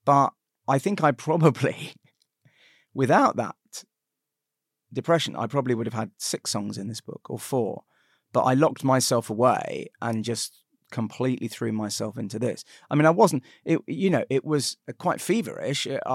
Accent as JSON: {"language": "English", "country": "United Kingdom", "said": "We're Jewish, but we're British, and so we want to do a British Christmas."}